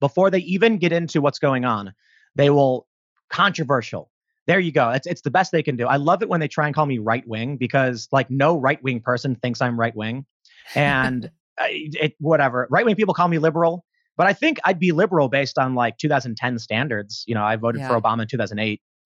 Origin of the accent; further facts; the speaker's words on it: Chicago, Illinois, United States; Well, I'm from Chicago, okay?